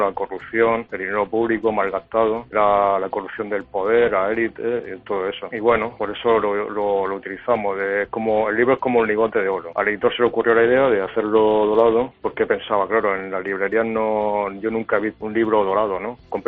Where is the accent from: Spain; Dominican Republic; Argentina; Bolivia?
Spain; Region of Murcia; El primer cómic que hice era Murcia, porque yo soy murciano